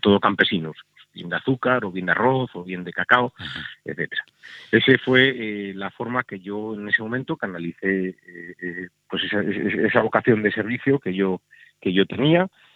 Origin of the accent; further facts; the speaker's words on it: Santander, Cantabria, Spain; born there; nací en Santander en 1971, así que tengo en estos momentos 46 años.